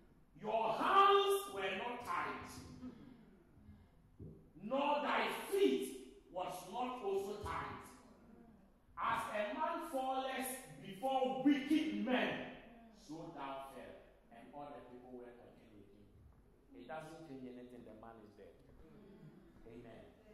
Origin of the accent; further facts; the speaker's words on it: Ghana; I don't know about Nigeria. I'm from Ghana.